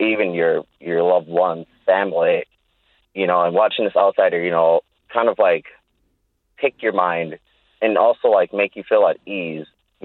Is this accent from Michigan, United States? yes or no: no; Minneapolis, Minnesota, United States; coming into like the neighborhood where I grew up in North Minneapolis.